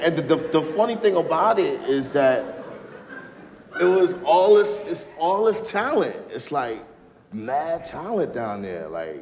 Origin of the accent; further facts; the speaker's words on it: Richmond, Virginia, United States; also born or lived in Chesterfield; Where I had to move when I started going to high school, I moved from Richmond to, there's a county outside of Richmond called Chesterfield.